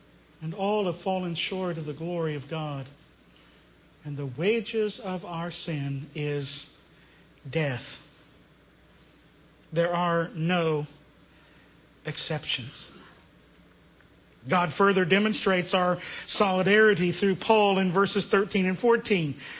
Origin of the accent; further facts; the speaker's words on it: United States; I'm an American. And we are stubbornly independent.